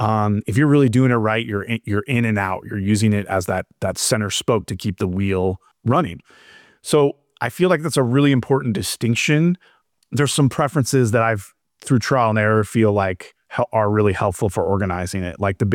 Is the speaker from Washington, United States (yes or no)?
no; Los Angeles, California, United States; Lucky enough, like I said, growing up in Los Angeles, we have our home in Pasadena.